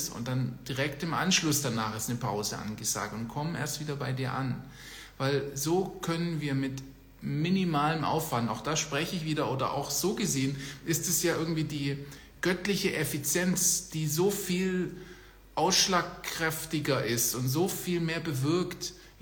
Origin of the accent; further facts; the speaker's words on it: Germany; moved away; Ich komme ja auch aus Germany. Ich habe ja da 20 Jahre gewohnt, bis ich dann, also im Teenageralter dann irgendwann oder kurz Anfang der 20er wieder dann Deutschland verlassen haben.